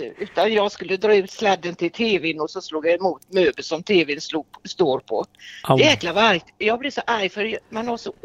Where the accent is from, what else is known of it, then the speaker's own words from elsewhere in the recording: Gothenburg, Västra Götaland County, Sweden; now in Orust, Sweden; jag är inte från Orust, jag är från Göteborg egentligen.